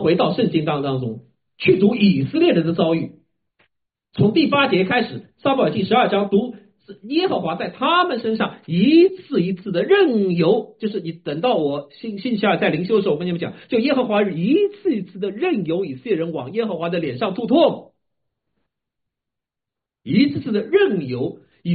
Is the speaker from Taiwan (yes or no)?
no; China; 然后后来我再想，我们还是49年之后出生的中国人。